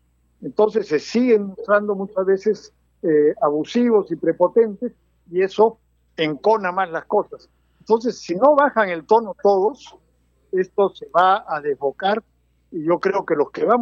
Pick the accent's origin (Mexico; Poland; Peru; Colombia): Peru; los únicos perjudicados finalmente somos los peruanos.